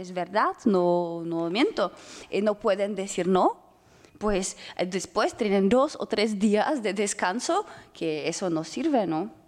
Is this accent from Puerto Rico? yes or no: no; Spain; como soy española y nosotros tenemos muchas fiestas nacionales